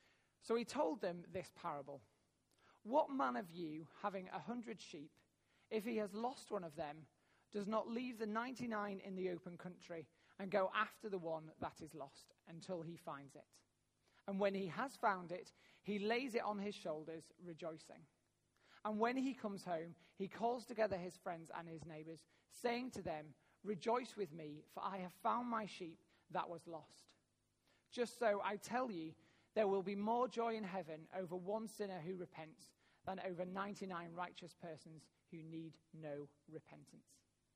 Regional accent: Yorkshire and the Humber, United Kingdom; So I grew up in the Yorkshire Dales in Wensleydale, which is surrounded by fields and sheep and cows.

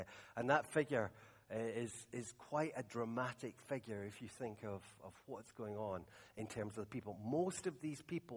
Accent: South Korea; I grew up in South Korea

